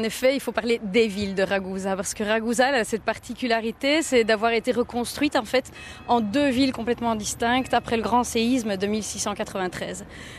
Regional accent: Belgium; also born or lived in Wales; une petite Belge née outre-Manche. Mes parents étant là pour le travail, eh bien, la petite famille en fait s'est formée là-bas. Donc je suis née au Pays de Galles. Très vite, on est rentré en Belgique. J'ai vécu mon enfance, ma jeunesse en Belgique

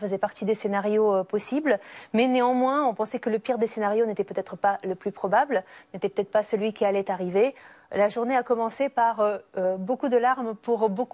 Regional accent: Moscow, Russia; French is a second language; moved away as an adult; also born or lived in Ukraine; Je suis née à Moscou, j'ai vécu, étudié, travaillé à Moscou, vécu plusieurs années en Ukraine.

